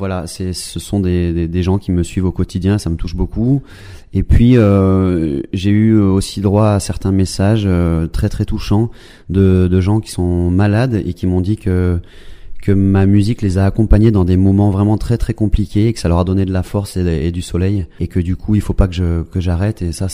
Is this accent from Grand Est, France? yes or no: no; Capbreton, Nouvelle-Aquitaine, France; mais aussi chez moi à Cap-Breton